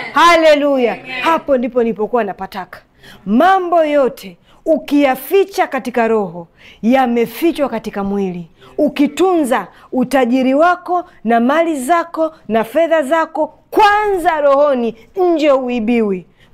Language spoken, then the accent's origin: Swahili; Goba, Dar es Salaam, Tanzania; born there; Siku mimi nimezaliwa Goba.